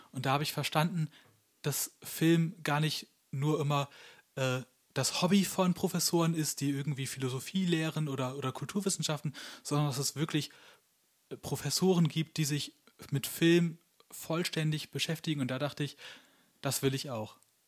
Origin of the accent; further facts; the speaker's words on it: Bremen, Germany; Ich bin Slammaster. Ich komme, wie gesagt, aus Bremen-Nord. Da bin ich aufgewachsen. Inzwischen wohne ich in der großen Stadt Bremen und studiere Filmwissenschaften an der Uni Bremen und Politik.